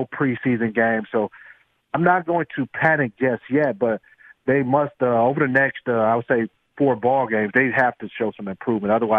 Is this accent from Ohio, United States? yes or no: yes; Cleveland, Ohio, United States; I'm from Cleveland. I know all about the history of the Browns.